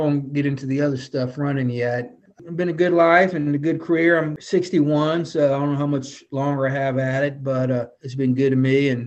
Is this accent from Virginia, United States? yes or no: yes; Petersburg, Virginia, United States; now in Chesapeake, United States; She grew up in Suffolk. I grew up in Petersburg, and in the early 90s, we relocated to Hampton Roads and have lived in either Portsmouth, North Suffolk, or now we live in the Western Branch area of Chesapeake.